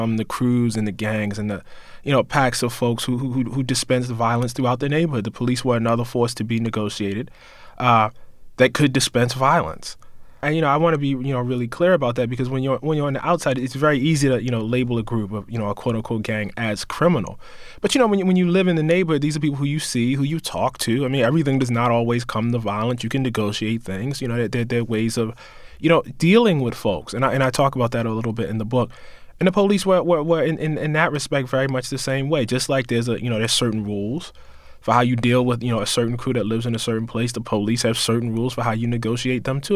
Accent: United States; I am an American, and so I did understand them as representing, you know, some aspe

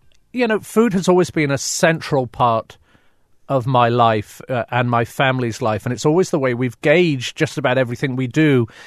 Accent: England, United Kingdom; now in United States; My father's from Calcutta. My mother was from Wales. You know, I'm from England.

